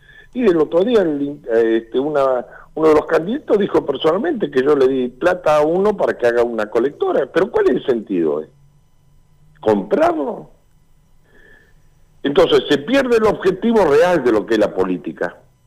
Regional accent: Plotier, Neuquén, Argentina; yo soy de Plotier

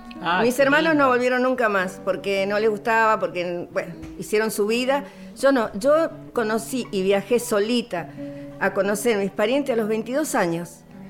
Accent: Buenos Aires, Argentina; also born or lived in Loreto; yo nací en Loreto. Me he criado en Buenos Aires. A los 4 años mi papá, por razón de trabajo, no llevó a todo.

